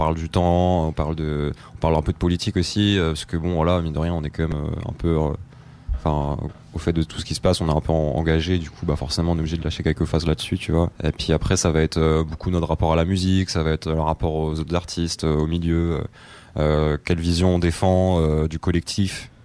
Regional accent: Brittany, France; On vient de Bretagne et on se fait kiffer

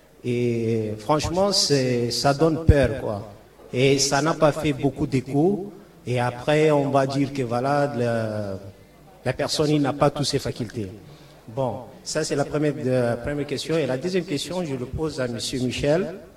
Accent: Chad; moi je suis tchadien et je vois ce qui se passe au Tchad

